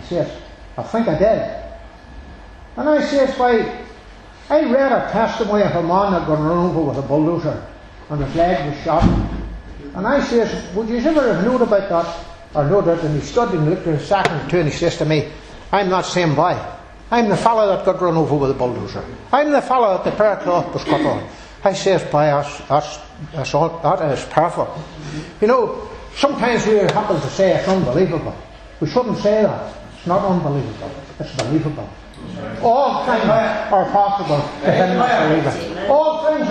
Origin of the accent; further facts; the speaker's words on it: Northern Ireland, United Kingdom; That I come from Northern Ireland, and it's nice meeting people like them